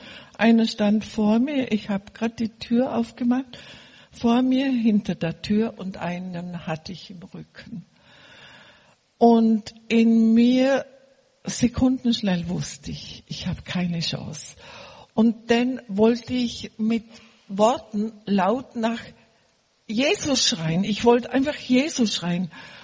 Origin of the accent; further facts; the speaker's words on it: Bregenz, Vorarlberg, Austria; born there; Ich war in Bregenz, also ich bin in Bregenz geboren am Bodensee